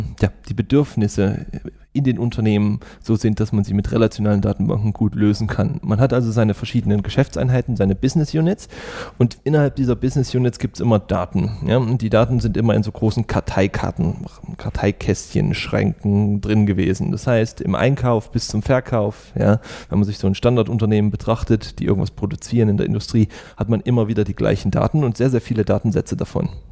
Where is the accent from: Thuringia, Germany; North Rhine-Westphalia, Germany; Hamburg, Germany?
Thuringia, Germany; Ich komme aus der Nähe von Oberhof, da wo immer Biathlon stattfindet und Skispringen und so. Und also direkt Skifahren von klein auf.